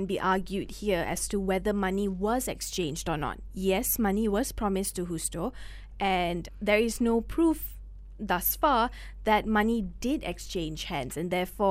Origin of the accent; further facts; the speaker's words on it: Penang, Malaysia; I'm personally from Penang and this happened on the mainland.